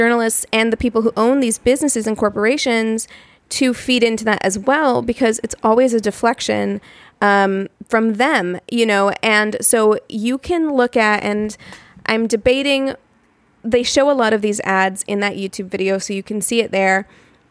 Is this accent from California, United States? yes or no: yes; Los Angeles, California, United States; I'm just talking because we're from Los Angeles